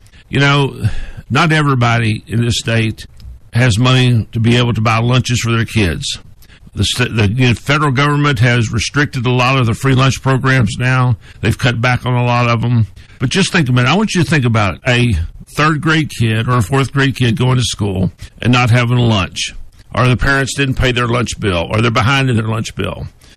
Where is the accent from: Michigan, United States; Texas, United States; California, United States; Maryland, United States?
Texas, United States; I'm from Texas. The Alamo was always my favorite movie